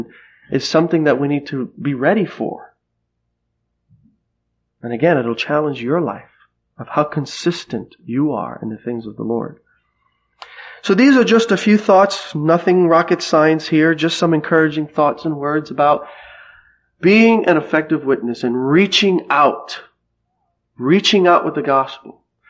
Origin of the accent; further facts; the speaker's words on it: New Jersey, United States; I'm from New Jersey, and Nelson's from Queens